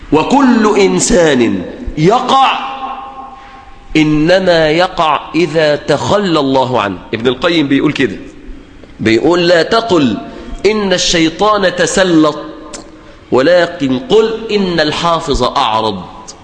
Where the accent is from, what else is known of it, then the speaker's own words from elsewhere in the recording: Mansoura, Dakahlia, Egypt; في بعض الحدائق العامة عندنا في المنصورة